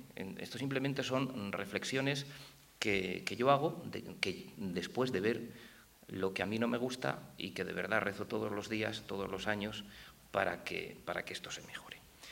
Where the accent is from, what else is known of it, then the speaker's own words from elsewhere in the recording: Valladolid, Castile and León, Spain; yo lo digo porque soy de Valladolid, soy muy de Valladolid